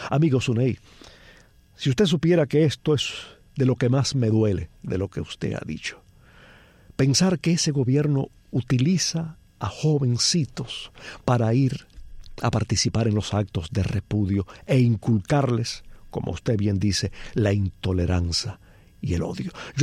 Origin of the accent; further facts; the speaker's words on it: Cuba; tantos cubanos que allá, en mi país, diariamente tienen que enfrentarse a una realidad hostil y a veces incluso feroz.